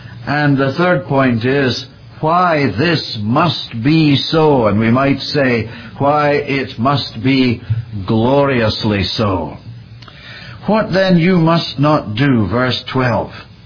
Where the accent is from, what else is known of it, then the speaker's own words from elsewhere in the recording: United Kingdom; now in United States; became a citizen of these United States a couple of years ago, there was a sense in which I died to being a British subject, which, by the way, is what British citizens are called, because we have a monarchy.